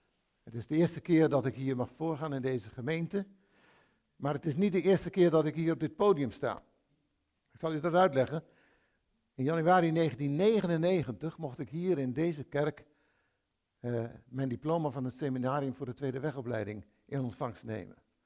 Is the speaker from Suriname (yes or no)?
no; Emmen, Drenthe, Netherlands; Ik heb een jaar hier gewerkt en toen weer teruggegaan naar Emmen waar ik vandaan kom.